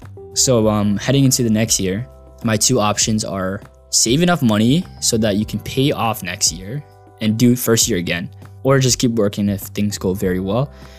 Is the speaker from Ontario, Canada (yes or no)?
yes; Mississauga, Ontario, Canada; I'm from Mississauga. So I thought it'd be convenient that, you know, I live next to the university.